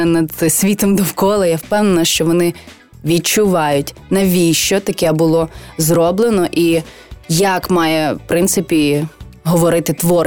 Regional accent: Western Ukraine, Ukraine; Мені 27 років, я живу в Україні, я українка, я із Західної України.

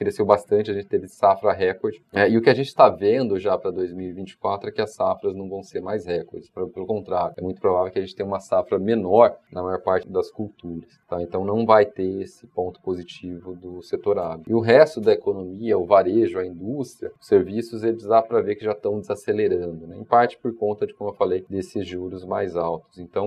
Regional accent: Brazil; E, obviamente, eu sou brasileiro

